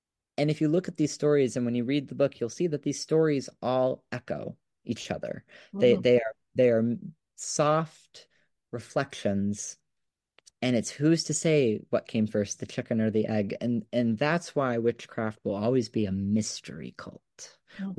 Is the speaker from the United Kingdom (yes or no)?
no; United States; for me growing up in the United States, I come from, just one generation down Irish, family, and Northern Irish